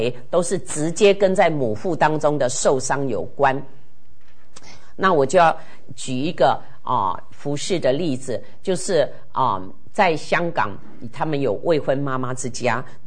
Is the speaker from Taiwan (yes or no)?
no; China; 好，我们中国人有一句成语讲得非常好，也跟这个种跟收的定律有关。